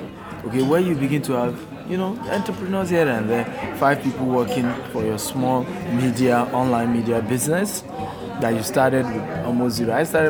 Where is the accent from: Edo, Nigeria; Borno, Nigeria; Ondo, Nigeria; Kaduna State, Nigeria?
Borno, Nigeria; Maiduguri; So I was born in Maiduguri, Borno State in Nigeria, as a northern part of the country. And, I grew up in one of the villages, really, even though it's close to the main city. And no electricity for over 5 years, no running water.